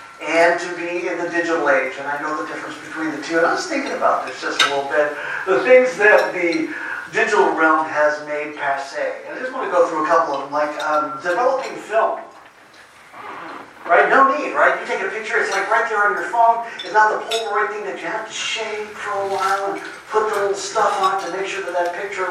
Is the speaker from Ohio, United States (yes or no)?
no; Seattle, Washington, United States; But I came here from the Pacific Northwest, Seattle, Washington, to be exact. And I moved across the country almost 5 years ago